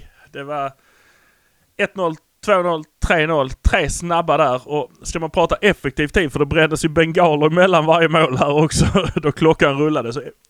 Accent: Malmö, Skåne, Sweden; vi är från Malmö.

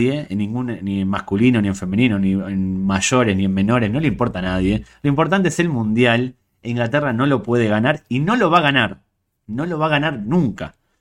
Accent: Spain; Como español y aficionado al fútbol

